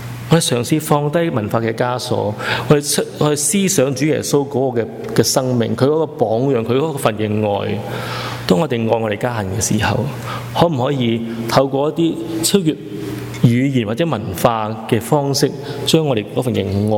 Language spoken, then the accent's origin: Cantonese; China; 我哋中国人比较即系内敛